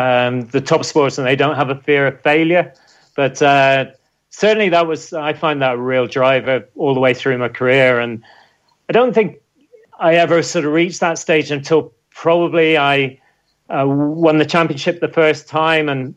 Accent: Ireland; I'm Irish, got an Irish passport. It's never been a big thing for me. Anyone asks where I'm from, I'm from Ireland.

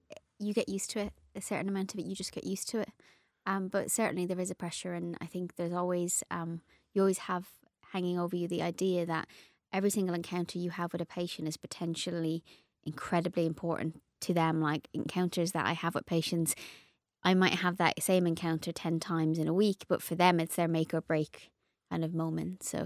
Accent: Ireland; being Irish, I have a huge family

